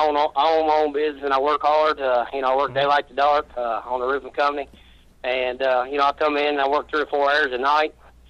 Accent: Kentucky, United States; You know, I come from Kentucky by myself.

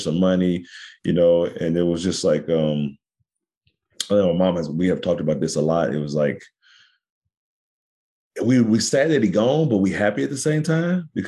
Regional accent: Kansas City, Missouri, United States; also born or lived in St. Louis / East St. Louis; Man, well, I was born in St. Louis. I lived in East St. Louis, probably the first, you know, young adult portion of my life. Then we moved to Kansas City, Missouri, and stayed there.

